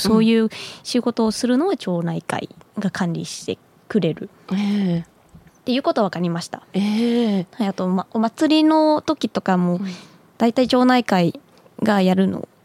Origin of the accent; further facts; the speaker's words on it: Vietnam; Japanese is a second language; now in Japan; 最終の目的はもう、やっぱりベトナム人なので、ある程度自分の国にも役に立ちたい。